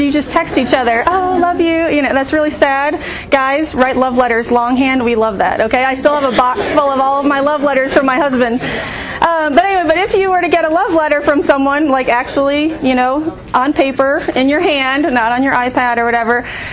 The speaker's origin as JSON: {"language": "English", "town": "Palatine", "region": "Illinois", "country": "United States", "tie": "born or raised there", "said": "I grew up at Willow Creek Community Church in the suburbs of Chicago. I'm from Palatine, Illinois originally."}